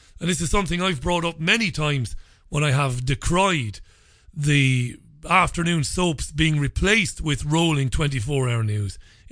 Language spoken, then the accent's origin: English; Waterford, County Waterford, Ireland; Where I come from in Waterford City, I was brought up in Ballybeg in Waterford, amongst some great, great people, great working class, trade unionists, hard working people who didn't have much, like us.